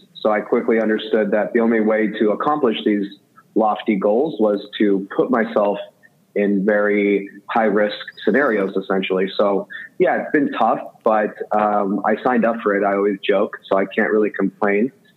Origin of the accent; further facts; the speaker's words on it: United States; English is a second language; So I am a first-generation American. English is my second language.